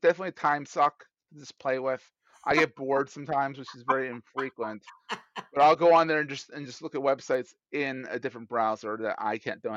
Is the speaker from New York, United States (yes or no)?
no; Philadelphia, Pennsylvania, United States; Everyone's why I always hide my D's because I'm from Philadelphia.